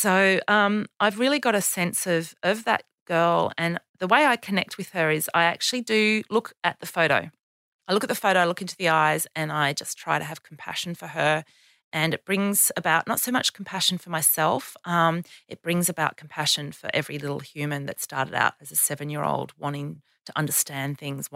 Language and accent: English; Canberra, Australian Capital Territory, Australia; Canberra, which is my hometown